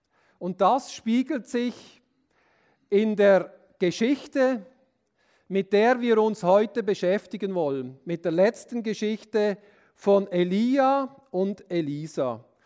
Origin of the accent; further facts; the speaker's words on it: Pratteln, Basel-Landschaft, Switzerland; Ich bin ja in Pratteln aufgewachsen.